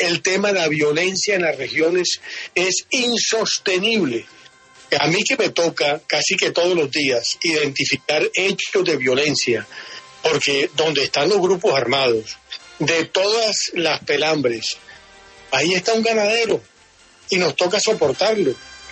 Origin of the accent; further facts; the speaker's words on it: Colombia; Yo como colombiano me siento muy insatisfecho con la democracia que hemos construido.